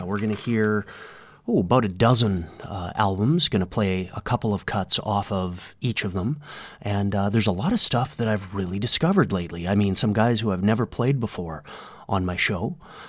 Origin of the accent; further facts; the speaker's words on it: Kamloops, British Columbia, Canada; I remember when Tom was in my hometown, Kamloops.